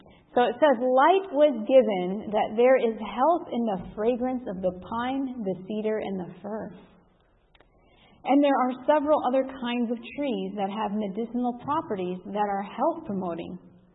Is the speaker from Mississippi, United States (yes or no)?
no; Chicago, Illinois, United States; I grew up in Chicago, and I called it the concrete jungle, okay? Like I grew up in the city proper